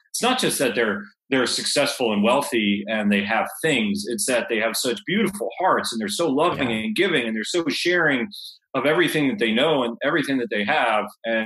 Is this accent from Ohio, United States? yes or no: no; Fort Lauderdale, Florida, United States; because it used to be 7:30 when I was growing up in Fort Lauderdale.